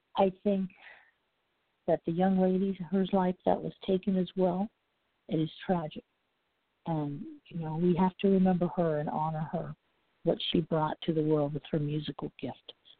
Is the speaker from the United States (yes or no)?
yes; the North, United States; now in Orlando, United States; It's been my place, my hometown for a long time. Don't say for, because you can tell I'm from really up north. Because Southerners don't say fur.